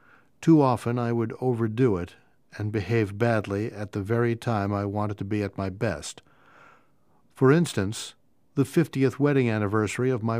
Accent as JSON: {"language": "English", "region": "Kansas", "country": "United States", "tie": "born or raised there", "said": "I was raised in Kansas, the only child of loving parents who just drank socially. We moved frequently. In fact, I changed schools every year until high school."}